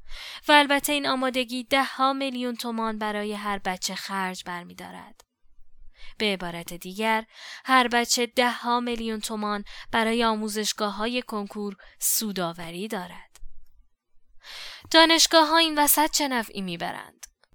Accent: Qazvin, Iran; با یکی از دوستانم یک روز از قزوین به تهران آمدیم

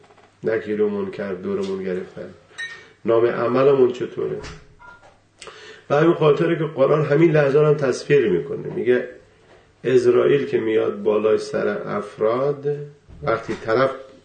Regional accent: Iran; گفتم والا اینقدرش ما ایرانی هستیم و من درسم تموم شده، میخوایم بریم و به این خاطره

